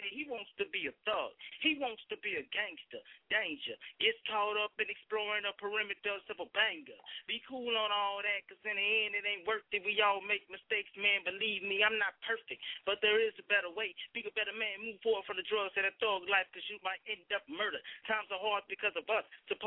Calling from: Missouri, United States; Right now, I'm calling from Missouri, representing East St. Louis. I'm here all day, though.

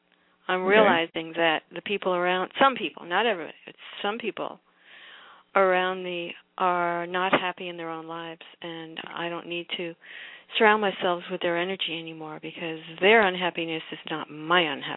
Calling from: Florida, United States

